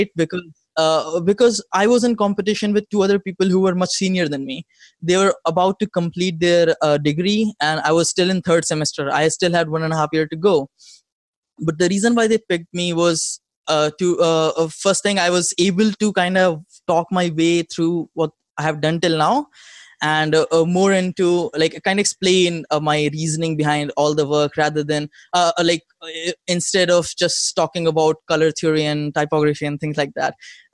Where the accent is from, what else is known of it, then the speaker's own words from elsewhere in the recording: India; English is a second language; Okay, so I'm from India, currently living in New Delhi.